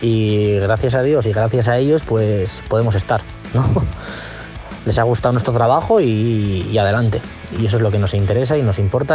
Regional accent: San Sebastián, Basque Country, Spain; somos 5 chavales de Donosti, San Sebastián

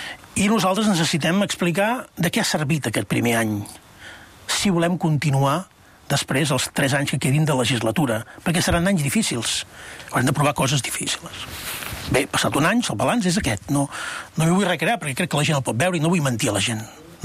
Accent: Catalonia, Spain; Però sóc català.

